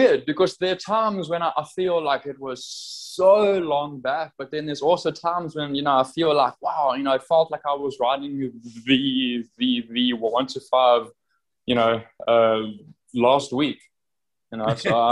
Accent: Durban, KwaZulu-Natal, South Africa; You know, I'm from Durban, which is basically a little like surfer city back home.

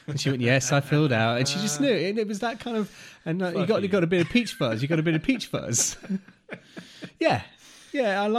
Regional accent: England, United Kingdom; Now, growing up in England...

